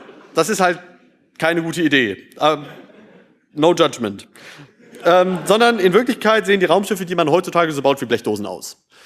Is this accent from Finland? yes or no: yes; Finland; now in Germany; Ich komme aus Finnland